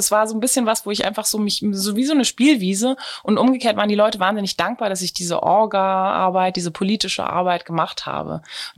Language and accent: German; Berlin, Germany; Ich bin gebürtige Berlinerin, war dann fürs Studium, wie vorhin schon gesagt wurde, ziemlich viel weg